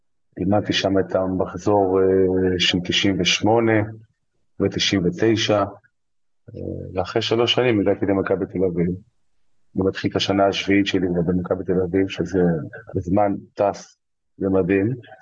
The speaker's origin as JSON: {"language": "Hebrew", "town": "Nahariya", "region": "Northern District", "country": "Israel", "said": "אני מנעריה, שיחקתי בנעריה בתור ילד צעיר"}